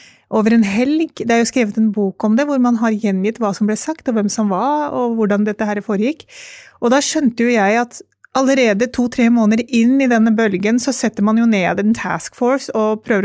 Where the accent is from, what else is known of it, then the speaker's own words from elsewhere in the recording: Oslo, Norway; jeg jo født og oppvokst I Oslo